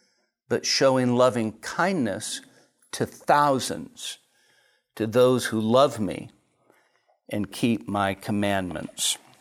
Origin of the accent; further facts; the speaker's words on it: Minden, Nevada, United States; I am from Minden, Nevada, Pastor Grace Community Church.